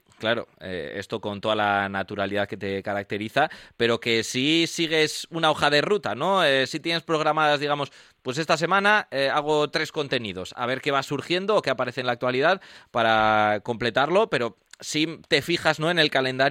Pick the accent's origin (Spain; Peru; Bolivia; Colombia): Spain; Andalusia; Tenemos muy buena conexión los andaluces y los vascos, ¿eh?